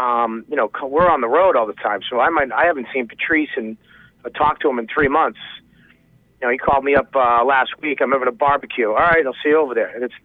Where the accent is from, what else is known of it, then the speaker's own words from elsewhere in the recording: Boston, Massachusetts, United States; now in New York, United States; From Boston originally, New York for the last 12 years.